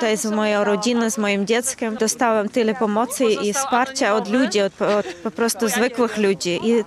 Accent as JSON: {"language": "Polish", "country": "Ukraine", "second_language": "Polish", "moved": "as an adult", "lives_now": "Sopot, Poland", "said": "Jestem z Ukrainy, jestem od początku wojny tutaj w Polsce, w Sopocie mieszkam"}